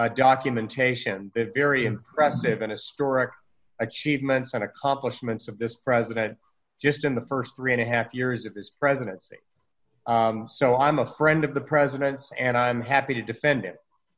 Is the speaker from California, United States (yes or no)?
yes; San Diego, California, United States; also born or lived in Portsmouth / San Jose / Pensacola; I was born in Portsmouth and grew up in San Diego and San Jose and Pensacola. So we were at all those Navy bases as my dad served his country in the U.S. Navy.